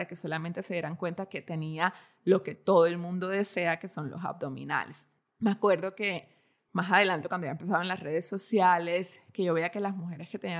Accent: Barranquilla, Atlántico, Colombia; pues yo crecí en Barranquilla

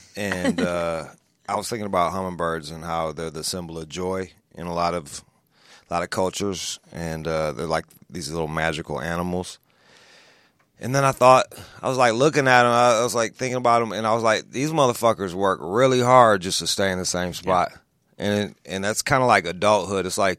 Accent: Pontiac, Michigan, United States; I'm from the Rust Belt. I'm from outside of Detroit, Pontiac, Michigan

